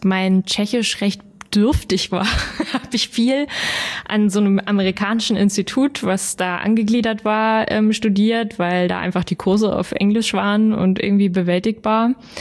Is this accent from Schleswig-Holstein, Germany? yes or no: no; Kirschau, Saxony, Germany; Komm aus der Oberlausitz.